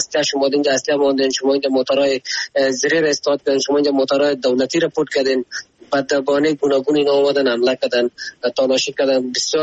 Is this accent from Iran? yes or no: no; Afghanistan; ما خو افغان هستیم